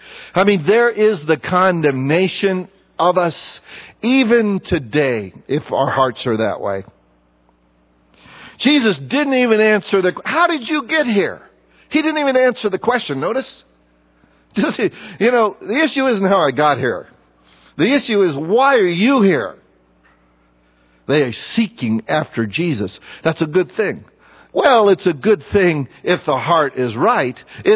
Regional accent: United States; I know. We're American. We have the hardest time grasping that.

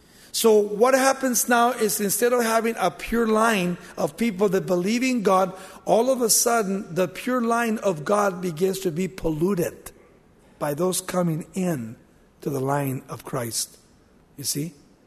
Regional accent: United States; People ask me all the time, well, are you Mexican? No, I'm an American.

